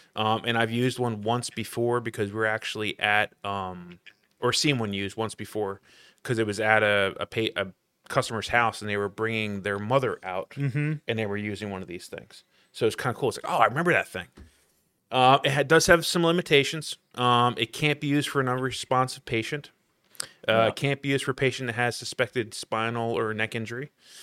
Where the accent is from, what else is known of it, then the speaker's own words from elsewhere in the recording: Philadelphia, Pennsylvania, United States; I grew up in Philly.